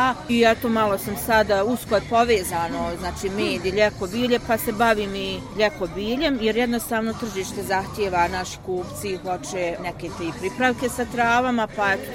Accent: Tuzla, Tuzla Canton, Bosnia & Herzegovina; bavim se pčelarstvom i dolazim iz Tuzle.

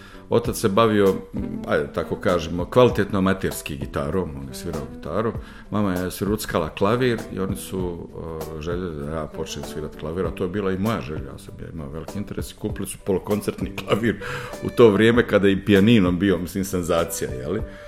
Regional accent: Sarajevo, Federation of Bosnia and Herzegovina, Bosnia & Herzegovina; moved away as an adult; also born or lived in Kreševo / Italy; now in Norway; Ja sam rođen u Sarajevu i odrastao veći dio svog života, znači to je bila nekakva relacija Kreševo-Sarajevo, ili Kreševo su bili vikendi, a većinom, a u Sarajevu sam živio najveći dio svog života.

